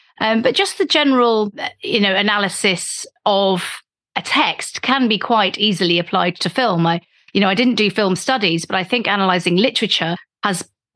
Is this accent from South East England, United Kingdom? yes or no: no; South West England, United Kingdom; But I was certainly fascinated by movies growing up in Devon.